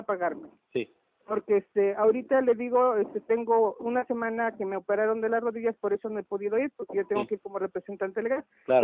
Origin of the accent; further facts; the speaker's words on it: Tlaxcala, Mexico; nosotros somos de Tlaxcala, nosotros lo que queremos hacer es ayudar a la gente